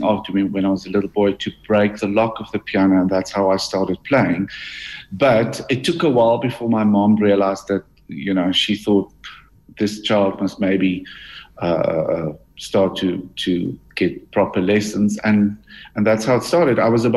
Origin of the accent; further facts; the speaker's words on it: Harrismith, Free State, South Africa; In the Free State. I grew up in Harry Smith.